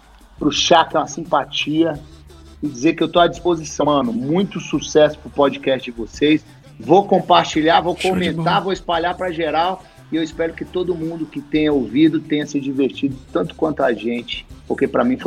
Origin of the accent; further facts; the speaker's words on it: Samambaia, Federal District, Brazil; Eu cresci na Samambaia. Na Ceilândia.